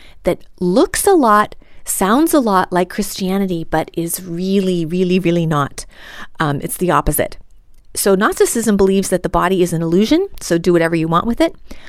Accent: Boston, Massachusetts, United States; I'm Irish myself and sixth generation Bostonian. I know I lost the accent a long time ago, but I can do it.

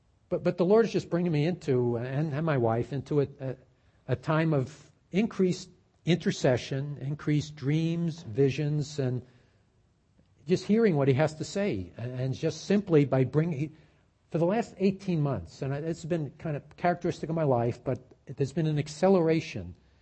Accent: New York, United States; I'm a New Yorker. New Yorkers tend to be, you know, high energy type.

